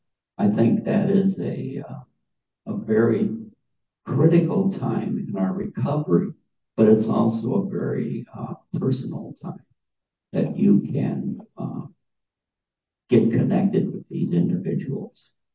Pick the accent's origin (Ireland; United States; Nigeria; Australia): Ireland; Being Irish, one of the traditions in the Celtic is the Amantara, which means the connection of the souls.